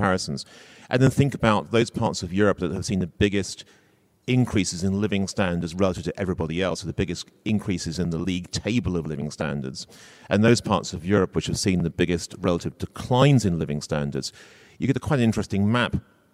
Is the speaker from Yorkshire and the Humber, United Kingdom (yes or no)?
no; London, United Kingdom; So I come from Greater London.